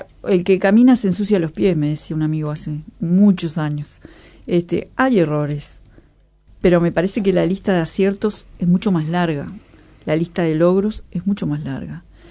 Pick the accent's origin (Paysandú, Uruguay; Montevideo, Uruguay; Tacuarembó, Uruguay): Tacuarembó, Uruguay; San Gregorio de Polanco; Volvería siempre al San Gregorio de mi infancia, en Tacuarembó.